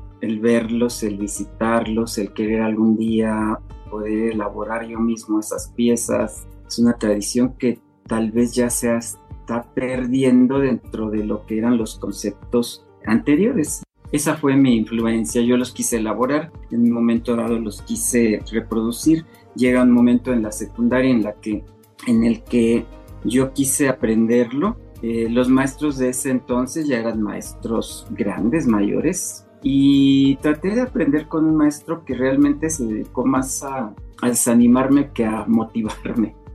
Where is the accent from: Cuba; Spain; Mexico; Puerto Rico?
Mexico; Salamanca, Guanajuato; Yo soy de Salamanca, Guanajuato, reconocida por la tradición de los nacimientos de cera. Entonces, pues, me crié con mi abuela